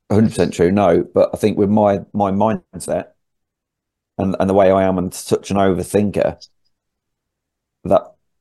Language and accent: English; Spalding, East Midlands, United Kingdom; because I'm from Spalding, it's a small town, everybody seems to know everybody.